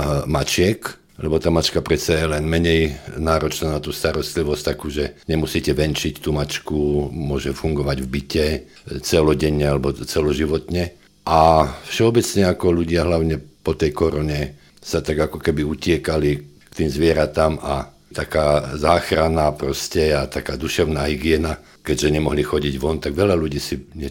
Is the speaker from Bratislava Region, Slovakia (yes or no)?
no; Turčianske Teplice, Žilina Region, Slovakia; Tak ja pochádzam v podstate z Turčianskych Teplíc. To je také malé mestečko, kde v mojom detstve to fungovalo jak dedina. Takže my sme mali aj malé hospodárske zvieratá doma, jednu kravu a kone. Proste vyrastal som v takom prostredí.